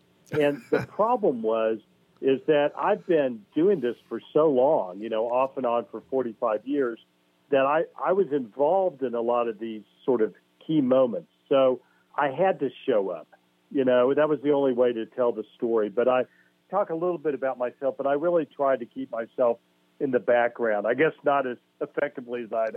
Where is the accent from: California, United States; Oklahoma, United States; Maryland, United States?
Oklahoma, United States; Tulsa; I'm born and raised in Tulsa. And, you know, even as a kid in the 60s, you know, as a 10 or 11-year-old